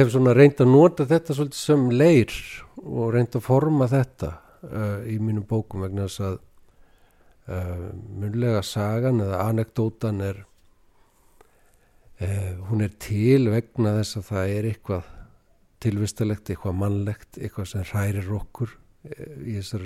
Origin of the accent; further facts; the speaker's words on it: Reykjavík, Capital Region, Iceland; ég er í alast upp á Reykjavíku svæðinu